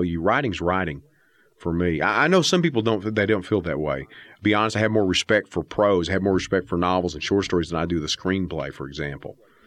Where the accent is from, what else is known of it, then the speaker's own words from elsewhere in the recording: Texas, United States; I took my own drive-in experiences growing up in East Texas and going to the drive-in